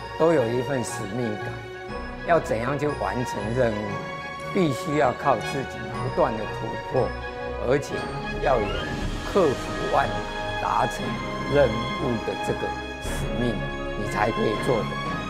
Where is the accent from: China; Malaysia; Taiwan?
Taiwan; Dongshi, Taichung; 我来自东势，东势在921的时候发生很大的灾难